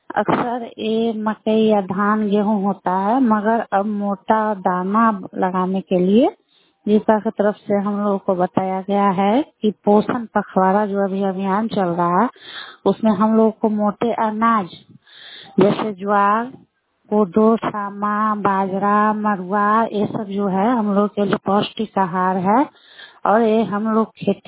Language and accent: Hindi; Anwarpur, Bihar, India; और मैं अनवरपुर के निवासी हूँ और मैं पौड़ा गांव के उसी क्षेत्र का निवासी हूँ। मैं एक किसान की घर से हूँ